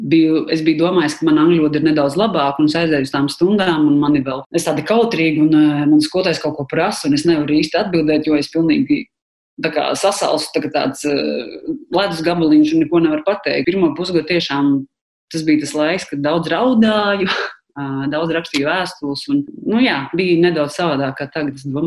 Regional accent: Riga, Latvia; saku, jā, es esmu no Rīgas

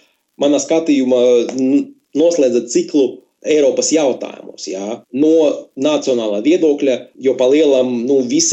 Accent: Preiļi, Preiļi Municipality, Latvia; Jā, es faktiski esmu no Latgales, no nelielās pilsētas, kas saucas Preili, kur faktiski es nodzīvoju no dzimšanas līdz vidusskolas beigām.

